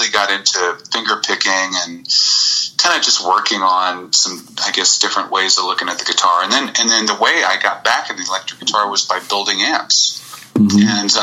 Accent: Austin, Texas, United States; of course, huge … fan growing up in Austin.

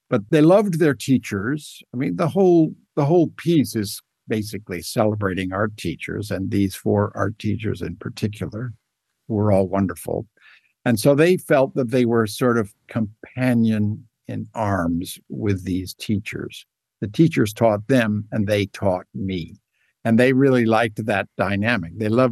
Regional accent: Ohio, United States; also born or lived in Massachusetts; Well, four places in Ohio, three in Massachusetts. I graduated from Princeton High School. I was in a theater family. It was a kind of gypsy wagon childhood.

